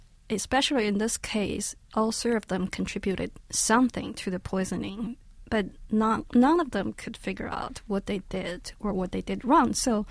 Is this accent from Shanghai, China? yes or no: no; Beijing, China; English is a second language; I came from Beijing. I think I was the only student coming from Beijing in my squad.